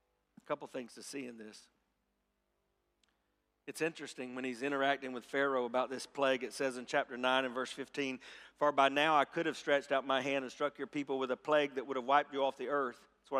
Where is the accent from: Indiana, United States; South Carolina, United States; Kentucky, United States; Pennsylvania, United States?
South Carolina, United States; I grew up in South Carolina. I know you think from my accent, I'm from New York. But I grew up in South Carolina where right now they have a rare several inches of snow even at Myrtle Beach near where I grew up.